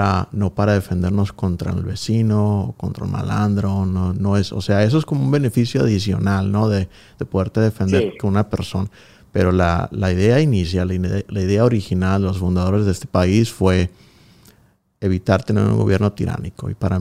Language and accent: Spanish; Mexico; yo soy de México y yo crecí con valores de México.